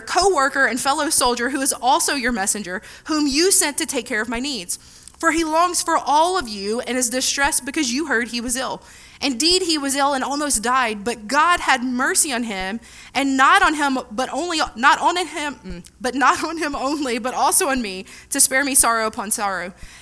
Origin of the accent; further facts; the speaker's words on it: Ruston, Louisiana, United States; I grew up in North Louisiana. I actually grew up in Ruston, graduated from Louisiana Tech.